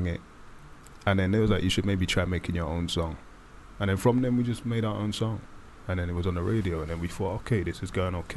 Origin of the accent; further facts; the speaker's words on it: Grenada; I'm from Grenada.